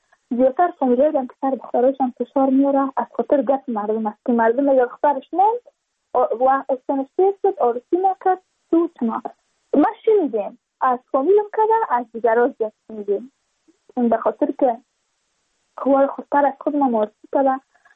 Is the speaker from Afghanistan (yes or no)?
yes; Badakhshan, Afghanistan; چون ما از بدخشان هستیم.